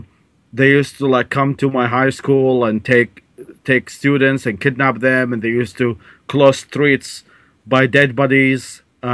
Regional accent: Baghdad, Baghdad Governorate, Iraq; also born or lived in Babylon; I was born in the city of Babylon, that probably many people are familiar with. But my family moved up to Baghdad since I was a very young age. So I grew up mostly in Baghdad, and then, so I grew up under the sanctions. So I was born in 1991.

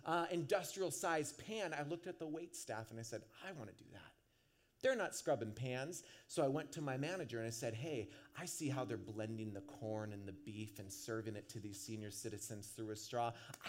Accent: Stanwood, Washington, United States; where I grew up in Stanwood, Washington, not a lot of people worked when they were 15

